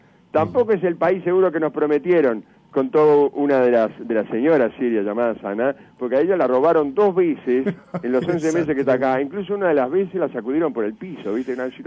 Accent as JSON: {"language": "Spanish", "country": "Uruguay", "said": "Los discriminadores que somos los uruguayos."}